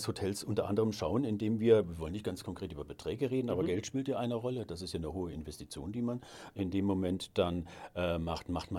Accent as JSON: {"language": "German", "town": "Lindau", "region": "Bavaria", "country": "Germany", "said": "Gut, ich komme vom Bodensee aus Lindau, ist ein Katzensprung."}